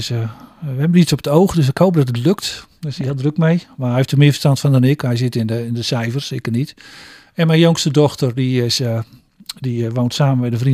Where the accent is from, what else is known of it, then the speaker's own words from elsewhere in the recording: Groningen, Netherlands; also born or lived in The Hague; als Groninger was ik ook een soort ontwikkelingswerker in het Verre Westen.